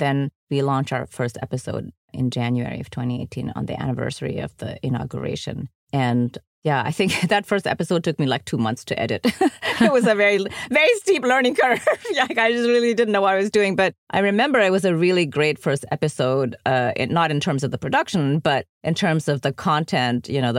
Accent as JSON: {"language": "English", "country": "Germany", "tie": "born or raised there", "said": "So because I grew up in Germany, I go to Germany a lot."}